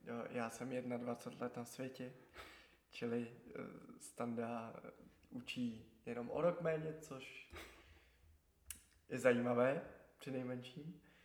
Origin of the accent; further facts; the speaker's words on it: Prague, Czechia; jak jsem vyrůstal u nás na Letné, tak já jsem chodil na základní školu korunovační